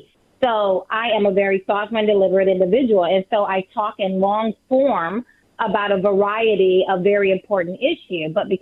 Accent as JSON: {"language": "English", "region": "Deep South", "country": "United States", "tie": "born or raised there", "said": "as a Black person growing up in the Deep South"}